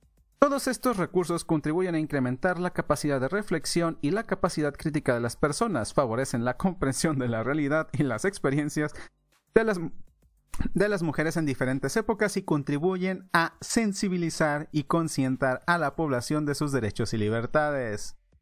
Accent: Mexico; Yo, siendo mexicano, capté el pinche nombre

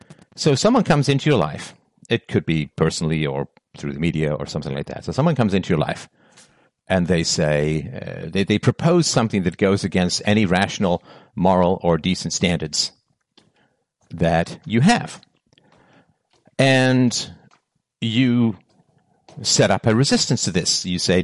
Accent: England, United Kingdom; When I was a kid growing up in England

